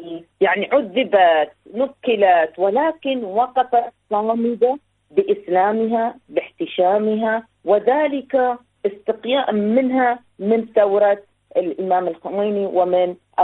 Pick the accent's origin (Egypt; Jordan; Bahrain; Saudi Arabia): Bahrain; ربما أتكلم عن البحرين لأنها جذوري من البحرين ولأني تربيت وترعقعت في البحرين.